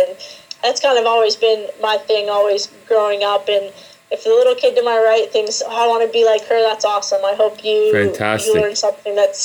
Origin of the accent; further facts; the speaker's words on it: Guelph, Ontario, Canada; Especially for me, being from Ontario, growing up in Guelph, it's just a short drive away from most of my aunts and uncles